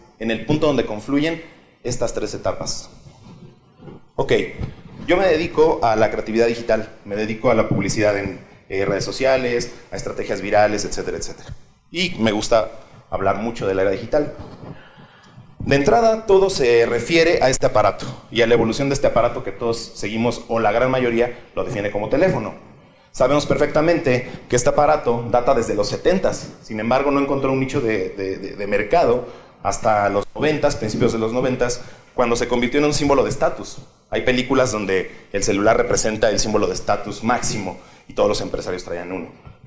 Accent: Mexico; lo que comúnmente se ha construido allá afuera de lo que somos los mexicanos

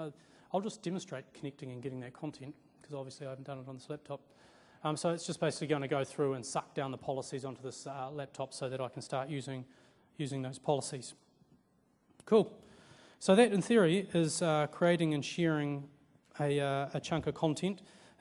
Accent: Stewart Island, Southland, New Zealand; And I'm from Stewart Island, obviously, so Bluff is fairly close.

